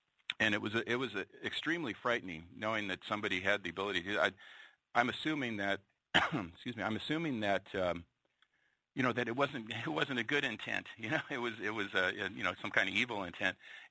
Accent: Seattle, Washington, United States; I grew up in Seattle, and where I lived in kind of the suburbs north of Seattle.

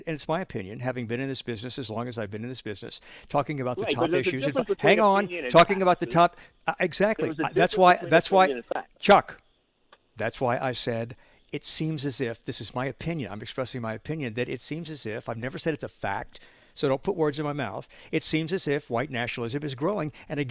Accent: New Orleans, Louisiana, United States; And the guy goes, hey, where are you from? I said, I'm from New Orleans.

